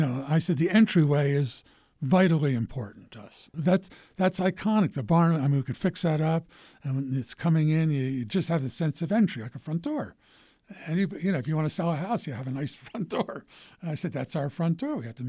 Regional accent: Philadelphia, Pennsylvania, United States; I grew up in Philadelphia around Quakers.

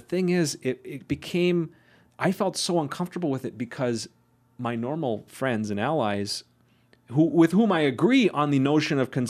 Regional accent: Midwest, United States; like growing up in the Midwest, like I totally got

